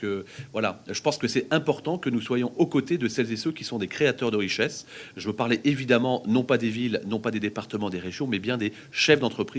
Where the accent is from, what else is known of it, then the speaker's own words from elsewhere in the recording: Poissy, Île-de-France, France; Je suis né à Poissy, je vis à Poissy.